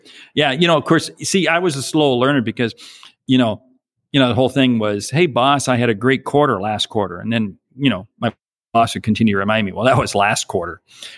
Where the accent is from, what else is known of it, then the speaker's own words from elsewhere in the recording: Washington, United States; Well, I was from a small town south of Seattle